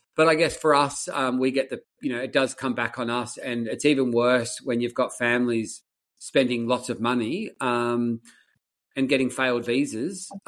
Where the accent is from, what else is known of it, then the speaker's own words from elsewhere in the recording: Australia; we do as an Aussie.